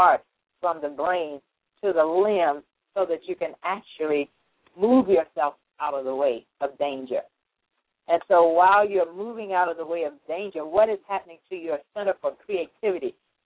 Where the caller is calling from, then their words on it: Las Vegas, Nevada, United States; I'm calling in from Las Vegas, Nevada